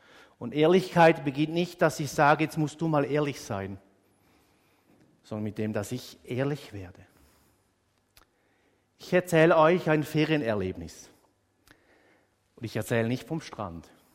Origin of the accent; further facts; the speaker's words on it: Switzerland; Bei uns in der Schweiz ist das nicht ganz so klar.